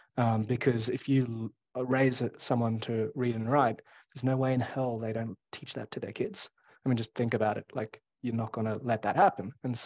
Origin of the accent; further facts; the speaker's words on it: Australia; So while I'm Australian and I care about Australia